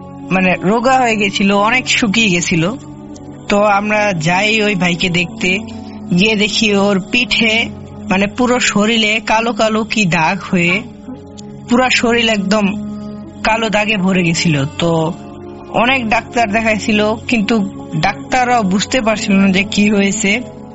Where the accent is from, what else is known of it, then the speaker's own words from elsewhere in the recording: Kapasia, Dhaka Division, Bangladesh; আমার বাড়ি ঢাকা গাজীপুর কাপাসিয়ার একটি গ্রামে, গ্রামের নামটি বলছি না।